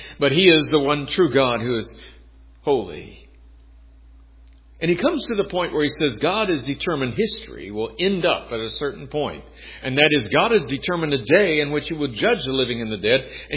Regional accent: Texas, United States; Most of you know I grew up in, born and raised in Texas.

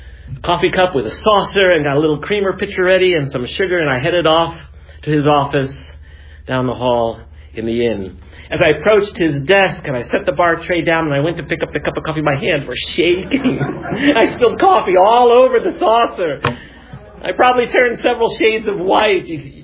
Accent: Iowa City, Iowa, United States; one of the nicest restaurants in my hometown of Iowa City, Iowa.

